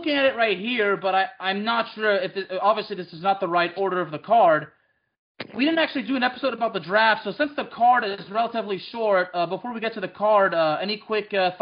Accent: Lyon, Auvergne-Rhône-Alpes, France; English is a second language; it's taking place in the Dessine-Charpieu commune of Lyon, which is where I was born. I actually lived in Villeurbanne, which is close, but still, it's in my hometown of Lyon.

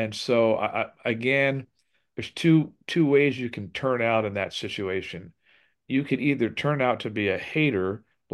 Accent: Compton, California, United States; when I grew up in LA, which I grew up in Compton, you know, which is known as the urban jungle, the hood

